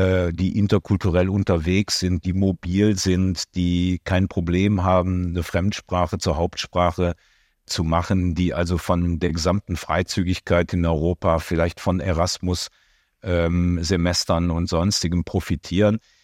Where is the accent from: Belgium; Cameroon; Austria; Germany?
Belgium; ich bin gebürtiger Belgier und im Grenzgebiet Deutschland, Belgien, Niederlande, Luxemburg groß geworden.